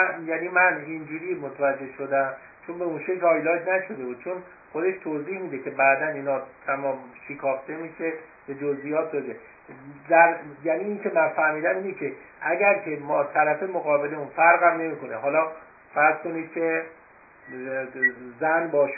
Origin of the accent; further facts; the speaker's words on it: Iran; مثلا ما که ایرانی هستیم